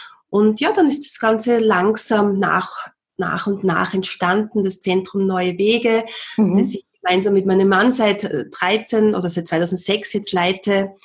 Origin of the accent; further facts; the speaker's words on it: Austria; bei uns in Österreich